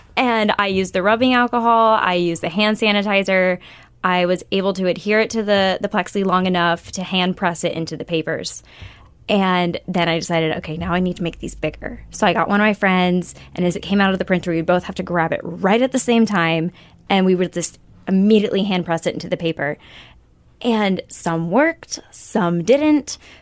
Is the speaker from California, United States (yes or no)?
no; Florida, United States; Like I'm from Florida, like on the beaches, every cafe, every single one is like a sunset on the beach.